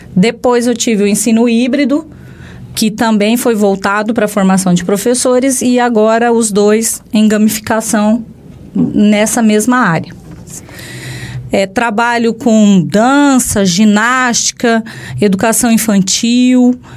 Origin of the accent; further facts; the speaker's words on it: Santa Catarina, Brazil; eu sou nascida em Santa Catarina, sou filha de agricultores, né? Meus pais eram plantadores de fumo em Santa Catarina. Trabalhei muito, muito na roça até os 17 anos.